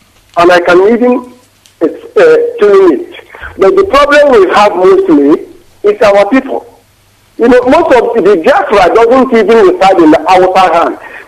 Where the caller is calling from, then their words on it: Denmark; I'm calling from Denmark.